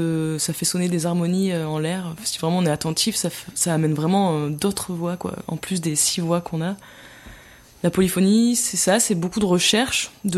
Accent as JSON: {"language": "French", "town": "Forcalquier", "region": "Provence-Alpes-Côte d'Azur", "country": "France", "tie": "born or raised there", "also_born_or_lived": "Centre of France", "said": "Moi, je suis d'ici, là, j'ai grandi à Fort-Calquier. Et après, je suis partie faire des écoles de cirque en France, en passant par Cannes, Lille. Et après, j'ai vécu dans le centre de la France."}